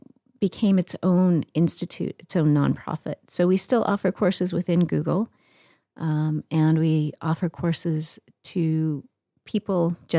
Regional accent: Canada; I am Canadian by birth and by upbringing.

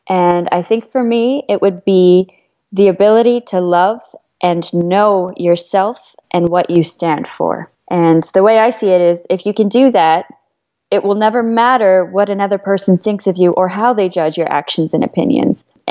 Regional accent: Barrie, Ontario, Canada; felt very in touch with my Chinese side, other than the fact that I don't speak the language, which I did try, but I grew up in Barrie at the same time, so it wasn't exactly a popular language over there.

